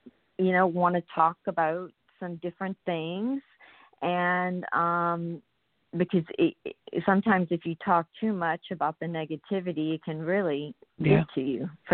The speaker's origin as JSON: {"language": "English", "region": "Louisiana", "country": "United States", "lives_now": "Los Angeles, United States", "said": "not like the typical LA-er because I am from Louisiana and I grew up very different than people live out here."}